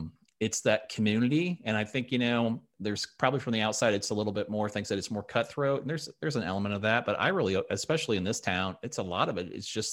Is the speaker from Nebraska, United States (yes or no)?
yes; Nebraska, United States; I grew up in Nebraska.